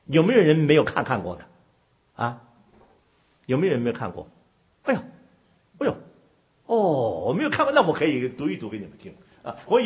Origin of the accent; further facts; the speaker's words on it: China; 我们从中国来的，就尤其是新移民啊，